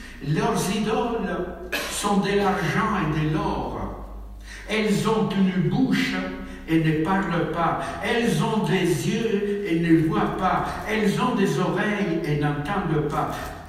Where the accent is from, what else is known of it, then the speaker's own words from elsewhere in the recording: Sardinia, Italy; French is a second language; c'est pas chez moi, en Sardaigne, ils le font très, très, très souvent, hein.